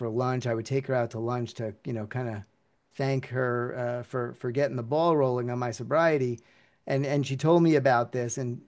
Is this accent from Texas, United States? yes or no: no; New York, United States; And I grew up in New York, and I would call her from the payphone in the frat house that I was living in.